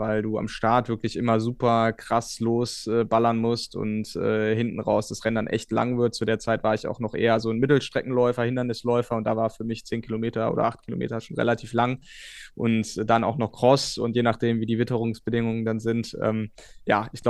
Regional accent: Bergisch Gladbach, North Rhine-Westphalia, Germany; also born or lived in Cologne; also auch nicht weit von meiner Heimat in Köln, beziehungsweise Bergisch Gladbach.

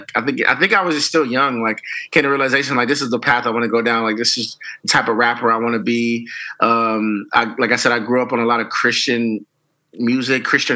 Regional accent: Las Vegas, Nevada, United States; everybody. I am from Las Vegas, Nevada.

